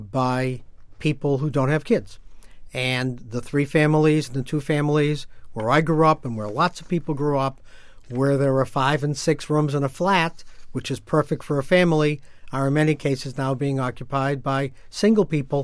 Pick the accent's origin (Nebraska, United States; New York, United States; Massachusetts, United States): Massachusetts, United States; Dorchester; I grew up in Dorchester on a street where mostly we had two-family homes.